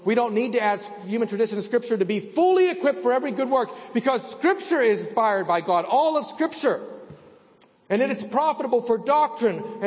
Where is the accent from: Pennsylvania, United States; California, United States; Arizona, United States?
Pennsylvania, United States; Pittsburgh; Now, we're from Pittsburgh. We know what the Immaculate Reception is.